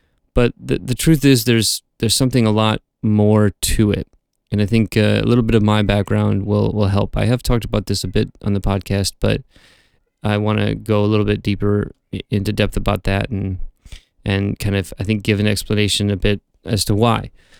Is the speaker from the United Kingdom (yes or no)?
no; United States; born there; in terms of geopolitically, I was born in the United States.